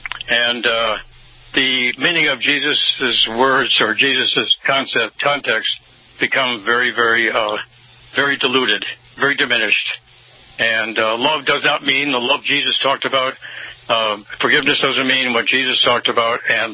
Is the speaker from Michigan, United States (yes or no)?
yes; Detroit, Michigan, United States; Well, I grew up in Detroit, and I joined the seminary when I was 13 years old, back in 1948